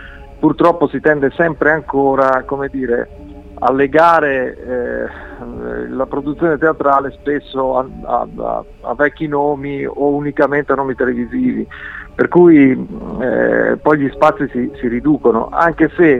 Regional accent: Merano, Trentino-Alto Adige, Italy; born there; now in Rome, Italy; io sono nato a Merano, in Alto Adige.

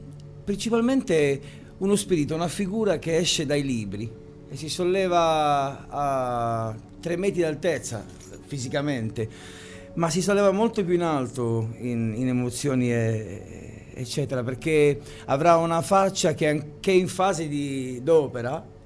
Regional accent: Quartu Sant'Elena, Sardinia, Italy; io sono di Quarto, sono di qua, non c'erano ancora i cheap flight, non c'erano ancora i biglietti. È la prima volta che andai via dalla Sardegna

